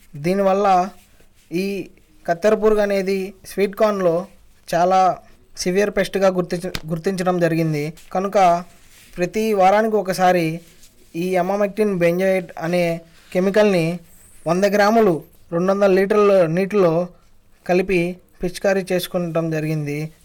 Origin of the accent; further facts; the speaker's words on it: Mulakaluru, Andhra Pradesh, India; మా ఊరు ములకలూరు, నర్సరావుపేట మండలం, గుంటూరు జిల్లా, పల్నాడు జిల్లా. నేను ఒక సామాన్య రైతు కుటుంబానికి చెందిన వ్యక్తిని.